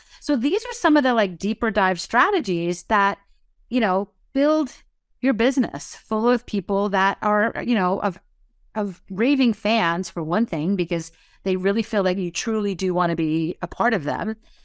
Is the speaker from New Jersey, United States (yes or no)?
yes; New Jersey, United States; I talk 100 miles an hour. I'm from New Jersey.